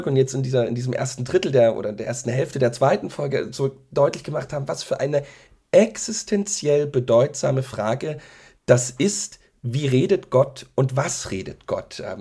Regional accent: Dresden, Saxony, Germany; born there

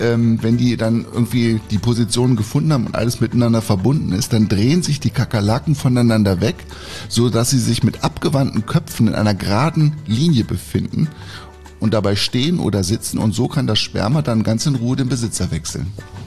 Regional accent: Herne, North Rhine-Westphalia, Germany; Ich bin nicht nur ein Kind des Ruhrgebiets

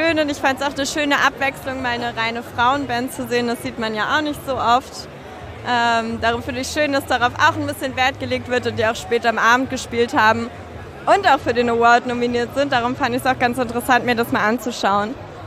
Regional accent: Altenburg, Thuringia, Germany; now in Hamburg, Germany; ich komme eigentlich aus Altenburg, wohne jetzt in Hamburg

